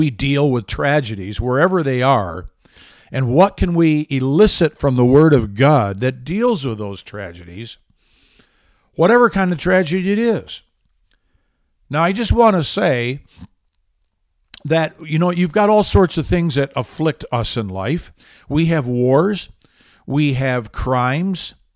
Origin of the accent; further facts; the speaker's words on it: Michigan, United States; I grew up in Michigan where there are some references to fire which were very, very positive.